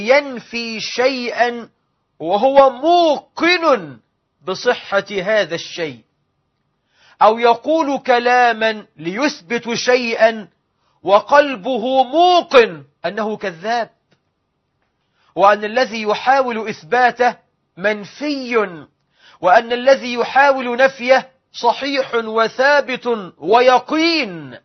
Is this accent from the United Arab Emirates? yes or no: no; Egypt; اللهم اجعل بلدنا مصر آمنة مطمئنة، رخاء سخاء